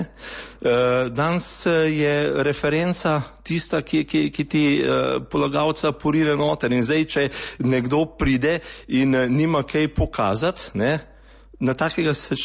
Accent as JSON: {"language": "Slovenian", "town": "Ljubljana", "region": "Central Slovenia", "country": "Slovenia", "tie": "born or raised there", "said": "Samo mi smo vsi živeli v Ljubljani, rojen sem tudi v Ljubljani, zdaj pa ta konc je zelo lep. Smo se pač odločili 7 let nazaj v Ljubljani stanovanje prodamo, tukaj zgradimo eno hiško in smo se vsi preselili sem."}